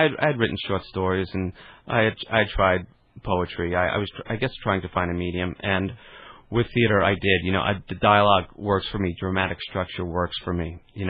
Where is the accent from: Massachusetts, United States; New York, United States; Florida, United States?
New York, United States; Garden City; I'm Long Island